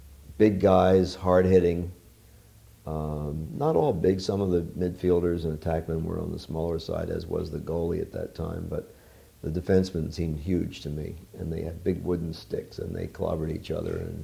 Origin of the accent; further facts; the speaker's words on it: Haddonfield, New Jersey, United States; Well, I grew up in Haddonfield, New Jersey, and I had been editor of my school paper.